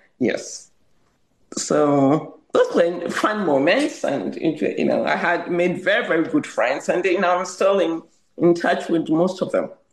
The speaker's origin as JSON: {"language": "English", "country": "Ghana", "tie": "born or raised there", "said": "So, growing up in Ghana, you know, I've mentioned I'm a math major."}